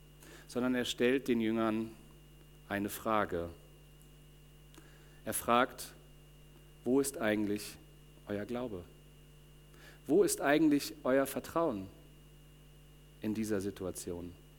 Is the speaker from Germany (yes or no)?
yes; Schleswig-Holstein, Germany; Ich komme aus Schleswig-Holstein und da sind Stürme normal.